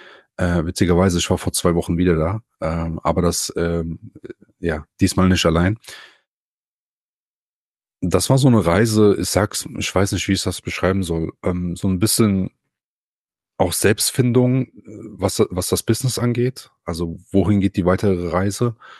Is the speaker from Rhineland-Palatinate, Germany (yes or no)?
yes; Koblenz, Rhineland-Palatinate, Germany; Ich bin hier in Koblenz aufgewachsen und in so einem am äußersten Stadtteil, also eher so dörflich.